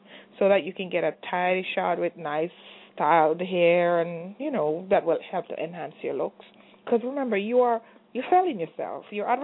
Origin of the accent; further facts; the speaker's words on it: Jamaica; I am Jamaican, and I could talk Jamaican patois